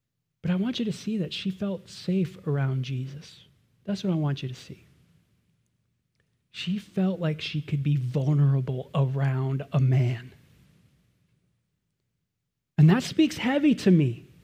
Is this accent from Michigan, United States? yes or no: no; Los Angeles, California, United States; watching everything I saw growing up near Sunset Boulevard.